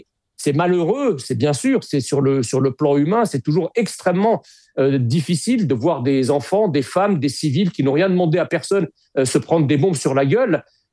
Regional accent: France; nous avons des sujets avec l'Iran en tant que Français

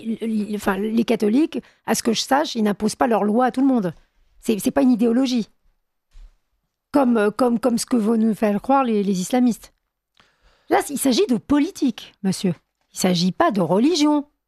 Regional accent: France; On est en France, on vote en France. On est français

